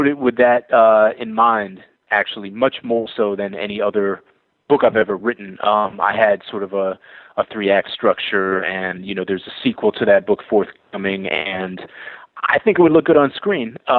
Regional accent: Boston, Massachusetts, United States; Growing up in Boston in the 80s and the early 90s, that was really the soundtrack to my life

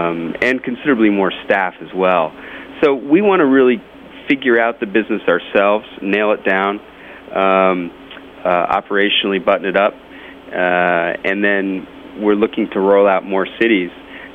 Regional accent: Hartford, Connecticut, United States; I'm from the Northeast myself. I'm from Hartford

